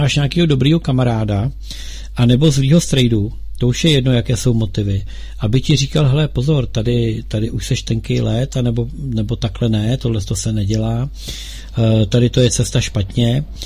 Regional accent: Bohemia, Czechia; Ta paní zjistí, že jsem z Čech

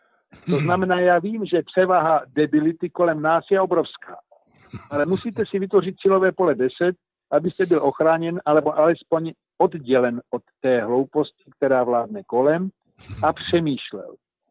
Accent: Brno, South Moravian Region, Czechia; A jelikož jsem se sám narodil v Brně, su Brňák, z toho titulu není problém žádnej s mou češtinou

